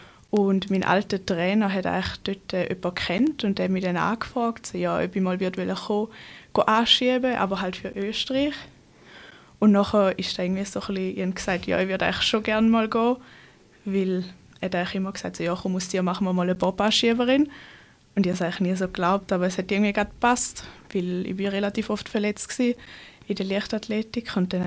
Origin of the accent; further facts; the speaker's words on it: St. Gallen, Switzerland; Ich komme aus dem Kanton St. Gallen.